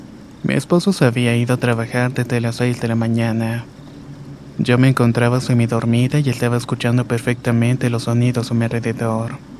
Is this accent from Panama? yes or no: no; El Salvador; now in Los Angeles, United States; Vivo en la ciudad de Los Ángeles, California desde hace 18 años, pero soy originario de El Salvador.